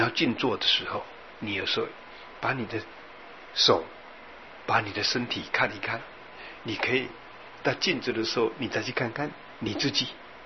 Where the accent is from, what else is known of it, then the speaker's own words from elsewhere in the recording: Yilan County, Taiwan; 我发觉我回去我的家乡啊宜兰变化一样很大。而且更有趣的事情是，我以前小的年轻的时候住的那个矮房子哈